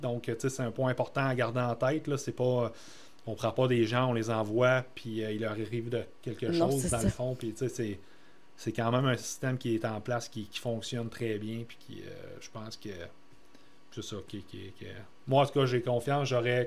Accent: Quebec, Canada; Je viens du Bas-Saint-Laurent, j'ai toujours été dans le bois, j'aime la chasse, la pêche.

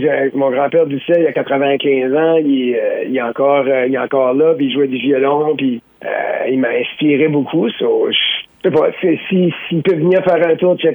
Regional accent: New Brunswick, Canada; dans mon village natal

